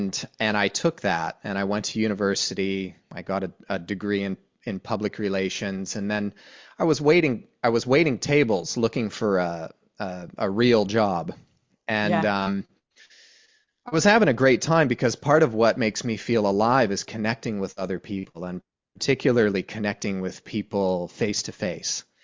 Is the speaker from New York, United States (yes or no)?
no; Youngstown, Ohio, United States; You know, I was raised in Youngstown, Ohio, and I'm the child of immigrant workers, some from Finland and some from Eastern Europe